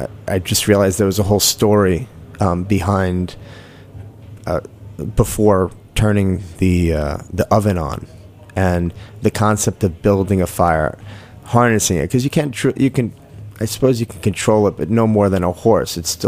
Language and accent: English; Jericho, New York, United States; Well, I started off in, I guess you'd say, Syringtown, and then after my parents got divorced, we moved to Jericho.